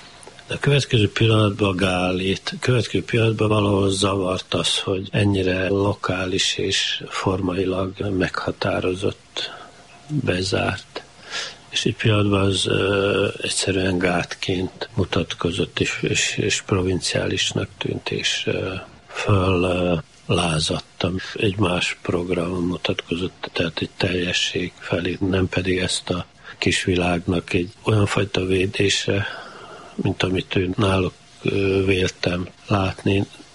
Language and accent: Hungarian; Kanjiža, Vojvodina, Serbia; Mert Kanizsán volt az írótábor, és nyaranta az írók mindig Kanizsán voltak, tehát a szülővárosomba eljött a vajdasági irodalom